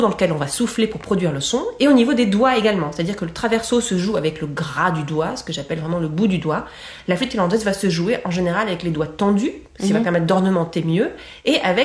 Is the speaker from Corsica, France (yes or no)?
no; Perpignan, Occitanie, France; born there